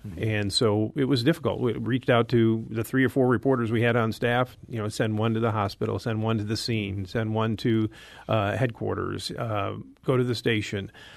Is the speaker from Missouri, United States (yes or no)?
yes; St. Louis, Missouri, United States; And I was at WILL in Champaign-Urbana prior to returning to St. Louis, which is my hometown, in 1995.